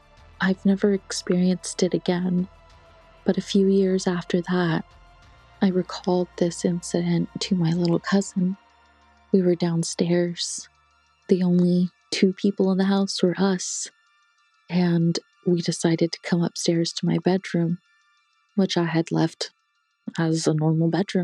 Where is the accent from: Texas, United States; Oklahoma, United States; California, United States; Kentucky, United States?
California, United States; San Diego; I am from San Diego, California.